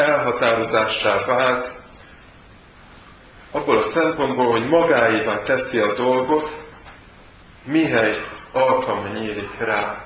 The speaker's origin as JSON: {"language": "Hungarian", "town": "Szabadszállás", "region": "Bács-Kiskun", "country": "Hungary", "tie": "born or raised there", "said": "Nem tudom, hogy ki tudja a testvérek közül azt, hogy szabadszálláson nőttem föl"}